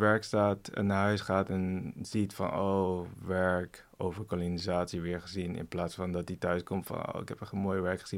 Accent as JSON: {"language": "Dutch", "town": "Tiel", "region": "Gelderland", "country": "Netherlands", "tie": "born there", "said": "Dus in Tiel, waar ik geboren ben, daar ben ik op een gegeven moment graffiti gaan spuiten."}